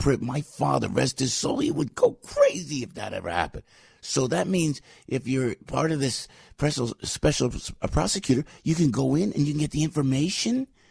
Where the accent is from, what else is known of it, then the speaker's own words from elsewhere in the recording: United States; politically I do because I'm an American. I'm a proud American